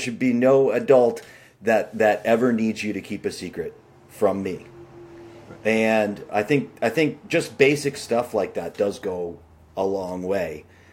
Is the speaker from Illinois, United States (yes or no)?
no; Massachusetts, United States; I mean, I grew up in Massachusetts, which is a backwater in many ways of American swimming.